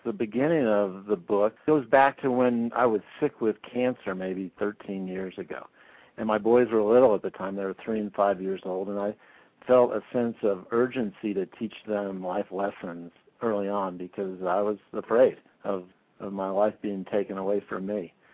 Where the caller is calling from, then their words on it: Crested Butte, Colorado, United States; I'm in Crested Butte, John, and thanks so much for having me on your show. Crested Butte, Colorado, that is.